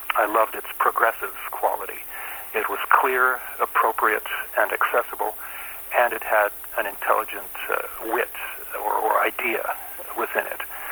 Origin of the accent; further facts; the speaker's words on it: Alberta, Canada; as a child, growing up near Edmonton in the early 1960s